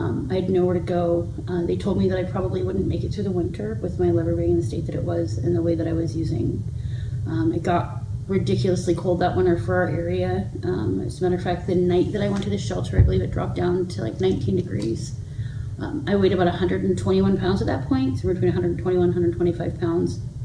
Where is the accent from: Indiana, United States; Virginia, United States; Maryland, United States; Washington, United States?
Washington, United States; Longview; I am 34 years old, and I'm from Longview, Washington, and I have 4 children.